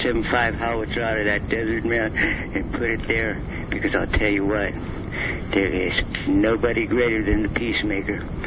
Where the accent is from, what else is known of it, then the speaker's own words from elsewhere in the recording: Sacramento, California, United States; You need to send this convention center to Sacramento, California, my hometown, where I grew up.